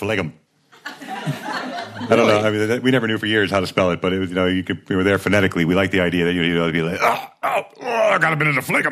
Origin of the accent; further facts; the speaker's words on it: United States; Well, as an American, I believe traditionally we arrive via Normandy Beach.